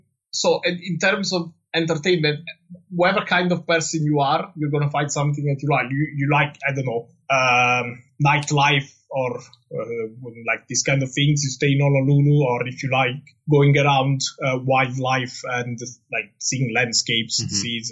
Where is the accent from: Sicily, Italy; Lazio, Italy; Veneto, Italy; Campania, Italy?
Campania, Italy; Naples; because I'm from Naples.